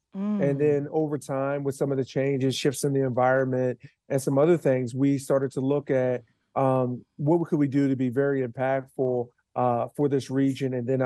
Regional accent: Philadelphia, Pennsylvania, United States; you can tell I'm from Philadelphia because you're referring to high school

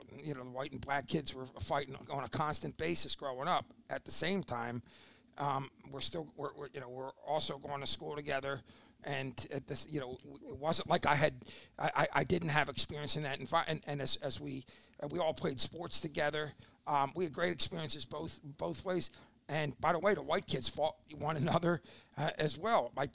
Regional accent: Philadelphia, Pennsylvania, United States; So I grew up in East Falls. I live three doors down from the house I grew up in.

